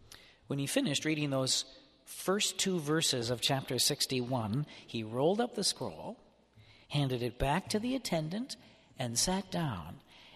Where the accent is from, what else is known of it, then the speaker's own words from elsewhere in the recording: Austin, Minnesota, United States; I returned to my hometown of Austin, Minnesota, where I grew up, in order to offer a mass of thanksgiving at my home parish of Queen of Angels.